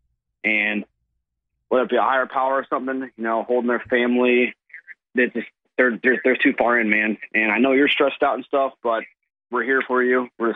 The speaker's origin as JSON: {"language": "English", "town": "Chicago", "region": "Illinois", "country": "United States", "said": "I'm from Chicago originally."}